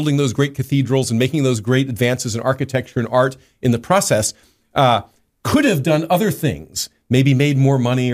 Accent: Pennsylvania, United States; when I was a kid, it was a commonplace, and the small town that I grew up near in Pennsylvania used to be.

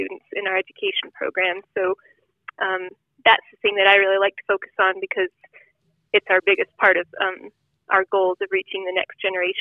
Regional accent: Wyoming, United States; So I'm literally only about 30 miles from where I grew up, but it just happens to be over the mountain range.

